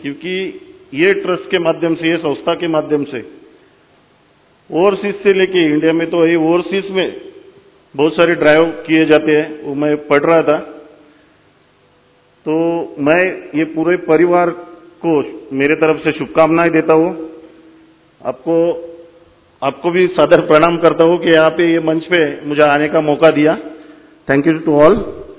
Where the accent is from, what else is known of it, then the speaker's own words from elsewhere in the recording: Mumbai, Maharashtra, India; क्योंकि मैं बॉम्बे से बिलोंग करता हूं।